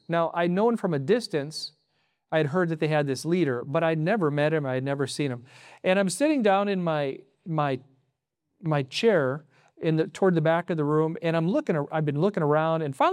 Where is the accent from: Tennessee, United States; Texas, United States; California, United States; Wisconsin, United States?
Wisconsin, United States; Milwaukee; so I walked up to the woman and I said, hey, I'm from Milwaukee.